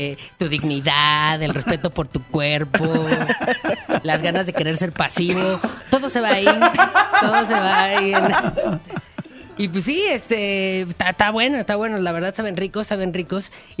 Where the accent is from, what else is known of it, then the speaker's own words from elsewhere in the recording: Mexico; no soy de un palumpalandia, ¿no? Soy mexicano. Y sí que soy mexicano